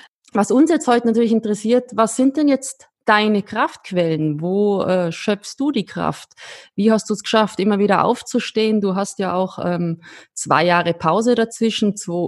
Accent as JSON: {"language": "German", "country": "Austria", "said": "ich bin als vor allem als Österreicherin wahnsinnig stolz"}